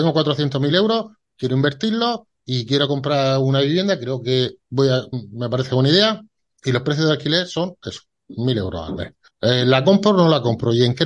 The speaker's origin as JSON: {"language": "Spanish", "region": "Region of Murcia", "country": "Spain", "said": "Ojo, yo soy murciano, pero los quiero a todos por igual."}